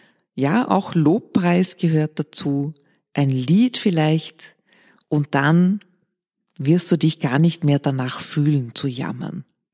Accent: Ottakring, Vienna, Austria; Ich komme ja selbst aus Otterkring, also ich weiß über die Wiener Seele gut Bescheid.

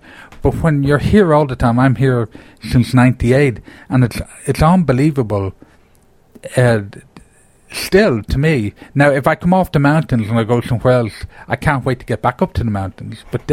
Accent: Ireland; now in United States; Well, I always say that I was kidnapped from Ireland.

